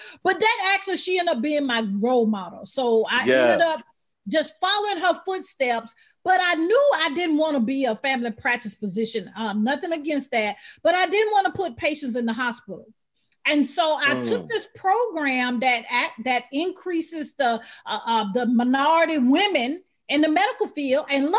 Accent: Alabama, United States; accent: Southern twang; When I was younger, growing up, you could tell the Southern twang, right? I'm from Alabama.

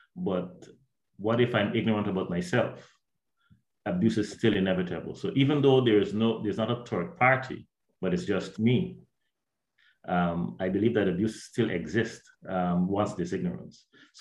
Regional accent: Guyana; I'm from Guyana, South America. Most people would know that we were just above Brazil, neighboring Suriname and Venezuela.

